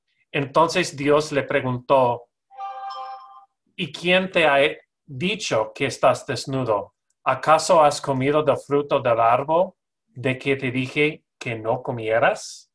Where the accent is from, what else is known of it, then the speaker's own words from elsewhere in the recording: Arizona, United States; yo soy de Arizona originalmente y ya mi hermana también vive en California ahora, pero mis padres todavía viven en Sedona, Arizona.